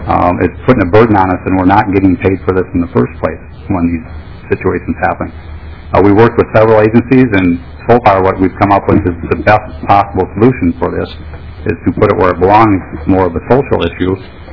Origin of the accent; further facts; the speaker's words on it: Redmond, Minnesota, United States; I'm from Redmond, Minnesota. I own and operate Seaworks Garage and Towing.